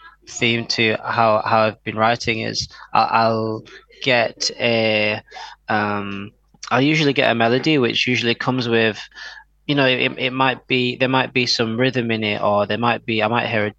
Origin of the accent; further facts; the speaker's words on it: Bradford, Yorkshire and the Humber, United Kingdom; now in London, United Kingdom; So I am from Bradford, Yorkshire.